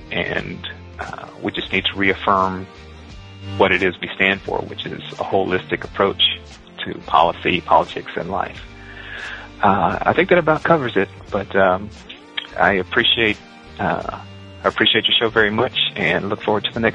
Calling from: Cary, North Carolina, United States; I'm calling from Cary, North Carolina.

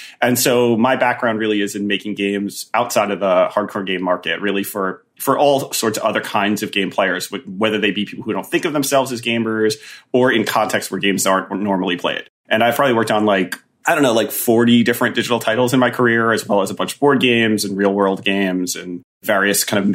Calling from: New York City, New York, United States; I'm coming from New York City right now, like about a stone's throw from Columbia University.

